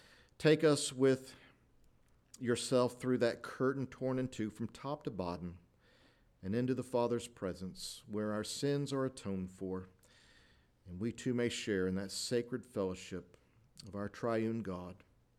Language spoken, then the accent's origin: English; Lakeland, Florida, United States; I grew up in Lakeland, Florida, where my father worked for the city of Lakeland.